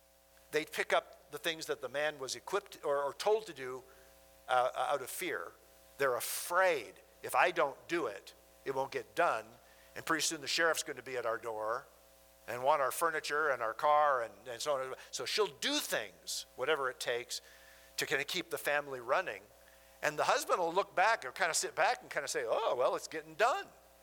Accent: Minnesota, United States; You know, Sue and I were born and raised in Minnesota, and we saw and were in a lot of tornadoes in our days because Minnesota's at the top of Tornado Alley.

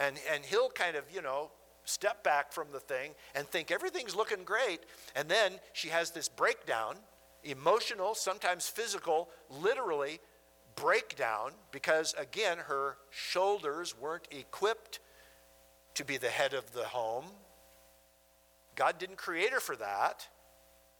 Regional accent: Minnesota, United States; You know, Sue and I were born and raised in Minnesota, and we saw and were in a lot of tornadoes in our days because Minnesota's at the top of Tornado Alley.

